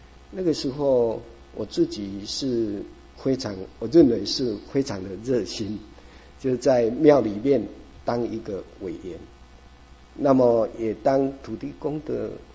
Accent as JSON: {"language": "Chinese", "town": "Dongshi", "region": "Chiayi County", "country": "Taiwan", "tie": "born or raised there", "said": "我是1953年在嘉义东石海边出生的。我们那里那个年代生活非常的困苦，而且那边的庙宇很多，小小的村庄就有三个庙宇。"}